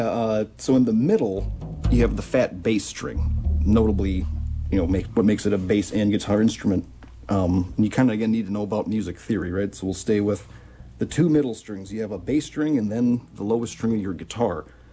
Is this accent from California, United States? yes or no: no; Mercer, Wisconsin, United States; moved away as an adult; also born or lived in Madison / Vail / Tucson; Yeah, I grew up in Mercer, my early 20s, moved to Madison for quite a while, had a jam band down there with some other local Northwoods boys that we all lived in Madison.